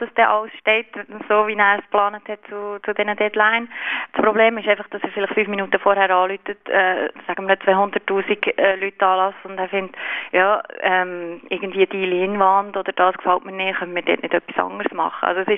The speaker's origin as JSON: {"language": "German", "country": "Switzerland", "moved": "yes", "lives_now": "Istanbul, Turkey", "said": "ich schätze die Schweiz extrem. Es ist meine Heimat. Dort habe ich meine Freunde, meine Familie."}